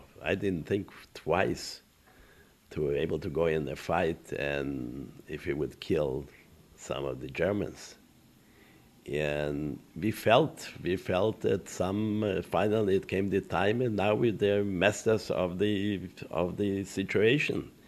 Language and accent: English; Slonim, Grodno Region, Belarus; Well, when I came to my hometown in Slonim, I stayed there with only a few hours